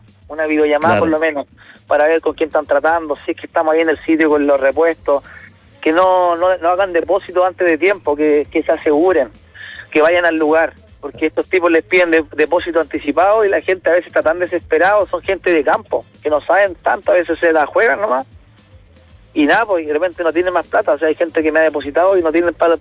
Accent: Concepción, Biobío, Chile; Yo soy de Concepción.

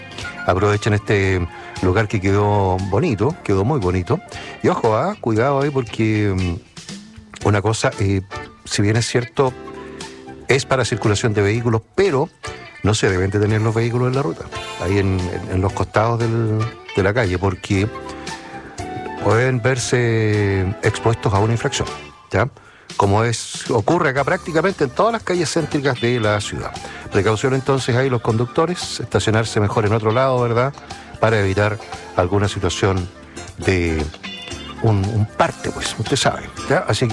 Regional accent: Chile; como buenos chilenos vamos a dejar todo para el día 22, 23 más o menos de diciembre

